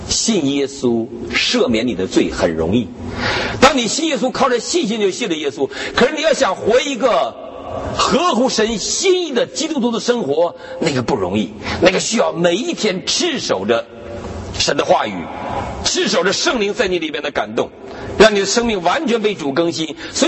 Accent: Northeast China, China; 我们东北人都知道什么叫好土，

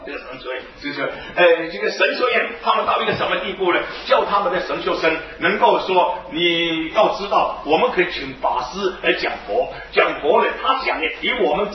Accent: Fujian, China; 因为我也是福建人，所以我就去参加这个福建帮

